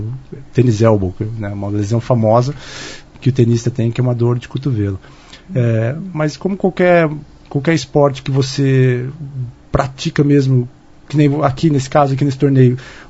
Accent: Curitiba, Paraná, Brazil; Curitiba, eu sou de Curitiba, né

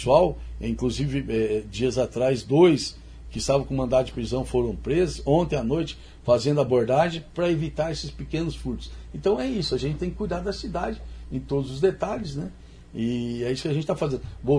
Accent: Maringá, Paraná, Brazil; Eu morei aqui na Zona 2, eu nasci em Maringá. Morei na Zona 2

